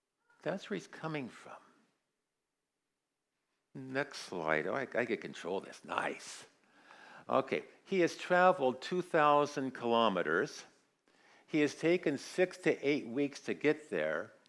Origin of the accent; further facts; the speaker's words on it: United States; now in Australia; I came from America, and I've come to Australia, which is a good distance.